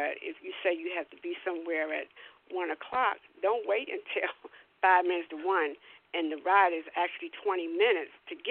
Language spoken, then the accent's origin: English; Washington, District of Columbia, United States; because I'm from Washington, D.C. myself